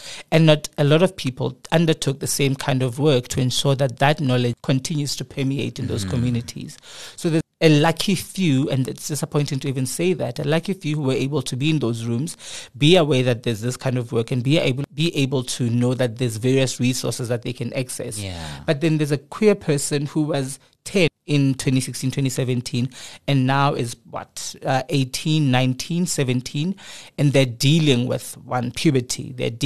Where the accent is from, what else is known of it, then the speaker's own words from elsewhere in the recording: Gauteng, South Africa; not from what we know them to be because we're from Gauteng